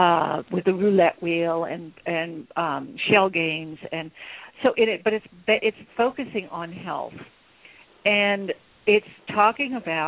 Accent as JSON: {"language": "English", "town": "Baton Rouge", "region": "Louisiana", "country": "United States", "tie": "born or raised there", "said": "We live in Cancer Alley here. I grew up in Baton Rouge, and that's like, it's just all these petrochemical plants."}